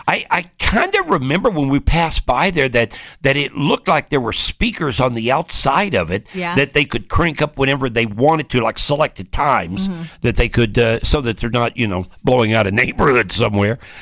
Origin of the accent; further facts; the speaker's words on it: Tennessee, United States; You know, I'm that tidbit from Tennessee, BJ.